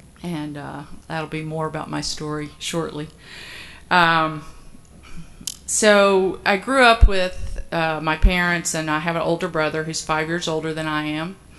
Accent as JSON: {"language": "English", "town": "Atlanta", "region": "Georgia", "country": "United States", "tie": "born or raised there", "said": "So I am one of the originals still here in Atlanta."}